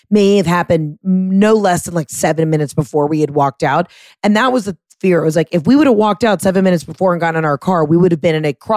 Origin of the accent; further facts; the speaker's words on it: Fresno, California, United States; And we're from Fresno.